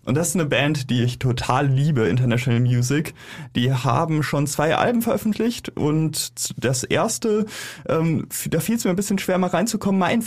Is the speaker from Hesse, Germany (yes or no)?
no; North Rhine-Westphalia, Germany; now in Hamburg, Germany; ich bin ja zugezogen hier nach Hamburg. Ich bin ja eigentlich auch so eher ein Kind des Ruhrgebiets, habe auch selbst mal in Bochum gewohnt.